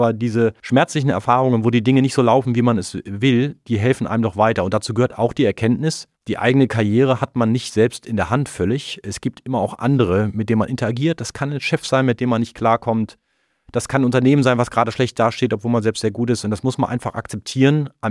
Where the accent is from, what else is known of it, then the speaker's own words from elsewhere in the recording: Bonn, North Rhine-Westphalia, Germany; Es gab in meiner Heimat Bonn einen Triathlon, da konnte man den Rhein runterschwimmen.